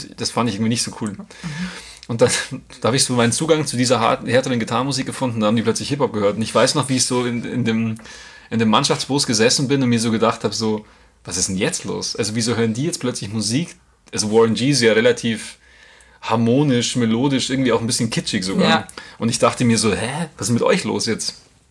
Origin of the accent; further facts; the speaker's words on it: Grassau, Bavaria, Germany; es war jetzt in Grassau, es ist eh cool, wo ich herkomme